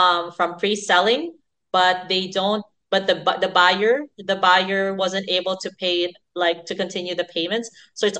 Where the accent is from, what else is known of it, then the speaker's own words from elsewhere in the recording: Philippines; I have limited exposure because I'm still a Filipino citizen, and so I'm limited to buying like Philippine stocks